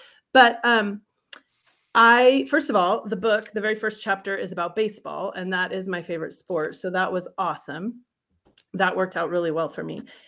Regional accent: Salem, Oregon, United States; born there; Well, I was born in Salem, yeah. But my dad was a Marine, so I traveled the world. I've lived everywhere.

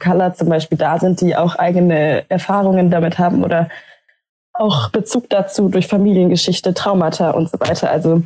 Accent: Stuttgart, Baden-Württemberg, Germany; aber ich bin selber in Stuttgart aufgewachsen

